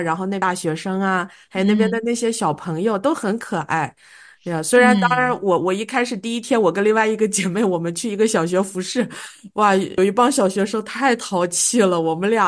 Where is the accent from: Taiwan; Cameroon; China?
China; Shandong; 因为我小时候我是在山东农村长大的嘛，这些对我来说也 OK